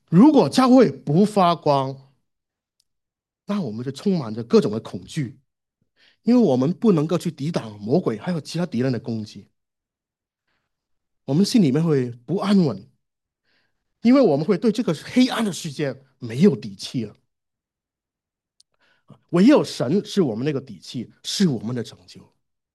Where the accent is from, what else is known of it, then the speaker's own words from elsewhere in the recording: Hong Kong; 我是新二代啊，我在香港长大的新二代，